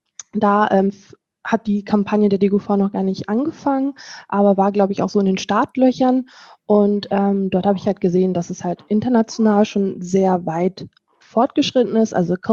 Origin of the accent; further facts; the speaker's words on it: Lower Saxony, Germany; ich komme aus Niedersachsen, bin für die Arbeit nach ins schöne NRW hierher gezogen und arbeite am Standort der DGUV in St. Augustin.